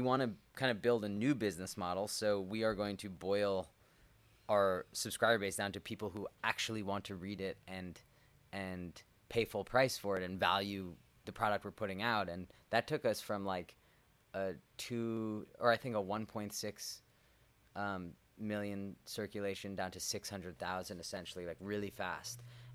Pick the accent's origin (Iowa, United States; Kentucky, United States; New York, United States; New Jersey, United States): New York, United States; as I was exposed to more of the world and growing up in New York, where it's such a melting pot